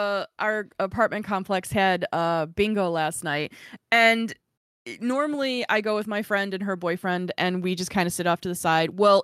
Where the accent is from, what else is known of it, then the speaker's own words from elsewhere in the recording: Chicago, Illinois, United States; And see, I'm originally from Chicago where if you put luxury on something, there's like a set standard.